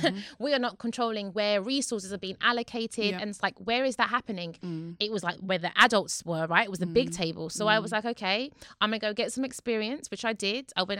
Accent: Newham, London, United Kingdom; Like, I'm from Newham, so no one teaches us diplomacy. You just say how it is.

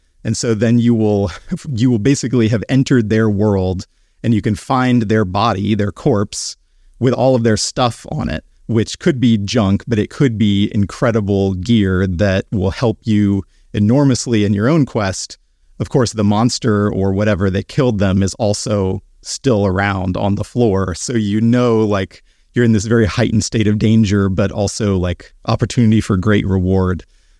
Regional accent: Georgia, United States; Yeah, I grew up in the South. A lot of my family is in Atlanta, Georgia

